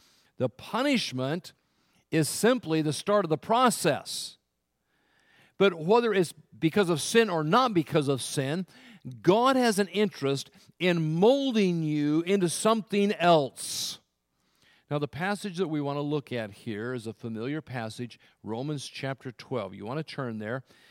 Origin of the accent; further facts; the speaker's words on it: California, United States; I was raised in California. I never lived more than about 20 miles from the ocean. And so the popular look when I was growing up was the surfer look.